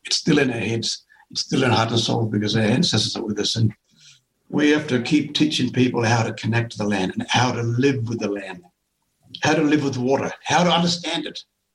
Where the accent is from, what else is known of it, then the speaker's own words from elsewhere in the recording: Koonibba Mission, South Australia, Australia; I remember when I was a little kid living in Kuniva Mission. I was born on Kuniva Mission, you know.